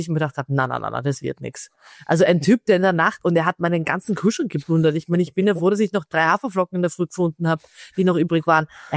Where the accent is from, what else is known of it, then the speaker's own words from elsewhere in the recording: Vienna, Austria; accent: Viennese; Ich bin ja total stolz, dass ich rede wahnsinnig Hochdeutsch, ich rede aber auch Wienerisch.